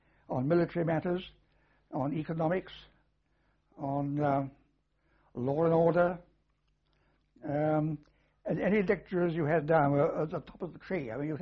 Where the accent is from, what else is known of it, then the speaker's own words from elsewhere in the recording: United Kingdom; Yes, actually, I'm a Brit myself.